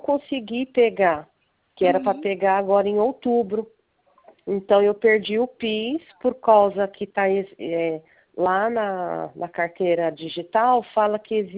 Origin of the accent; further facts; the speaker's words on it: Carapicuíba, São Paulo, Brazil; Como eu sou de Carapicuíba, tem a Receita Federal em Osasco.